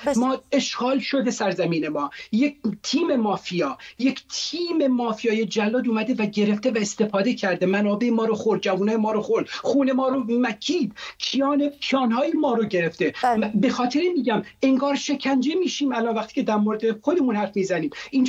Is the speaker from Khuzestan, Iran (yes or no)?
no; Kurdistan, Iran; من اونجا بزرگ شدم، تو کردستان به دنیا آمدم